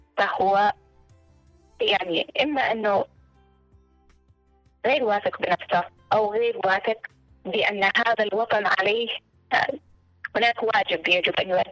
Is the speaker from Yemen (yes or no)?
yes; Yemen; بما يخدم أهدافنا ومصالحنا إحنا كمجتمع يمني، بما يحقق ويلبي أحلام وطموحات المواطن اليمني